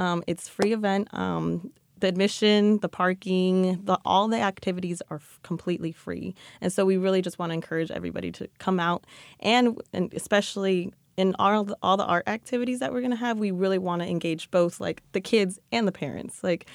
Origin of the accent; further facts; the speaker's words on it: Oak Park, United States; where I grew up in Oak Park, there wasn't much food accessibility